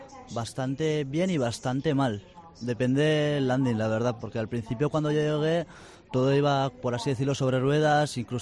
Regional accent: San Esteban, Navarre, Spain; Pues yo tengo 19 años. Vengo de donde Esteves, San Esteban, está al norte de Navarra

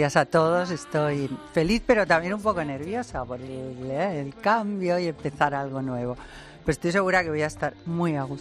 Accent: San Sebastián, Basque Country, Spain; No, yo soy de San Sebastián, he vivido todos esos años, todos los 80 terribles y finales de los 70

